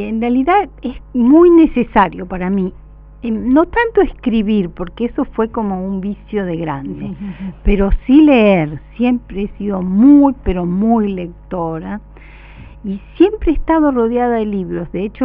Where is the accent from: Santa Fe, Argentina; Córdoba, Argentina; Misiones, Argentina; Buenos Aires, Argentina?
Santa Fe, Argentina; Rosario; mis padres y yo somos todos rosarinos.